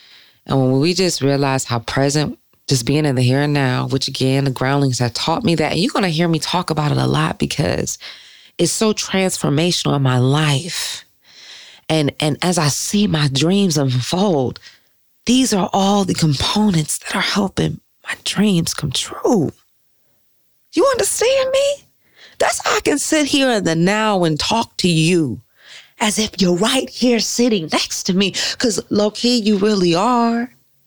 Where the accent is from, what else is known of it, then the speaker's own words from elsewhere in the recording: Detroit, Michigan, United States; They had the Detroit jersey on there. And like, that spoke to me. I'm from Detroit. In the year I was born, 86.